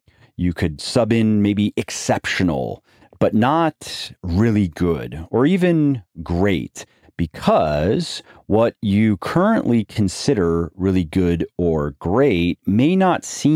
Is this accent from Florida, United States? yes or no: yes; Florida, United States; I grew up in Florida, but I never was able to acclimate really to the summer